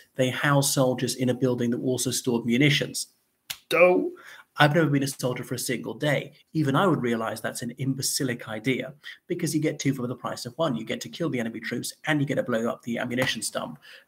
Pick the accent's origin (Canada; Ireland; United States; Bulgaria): Ireland; from Ireland.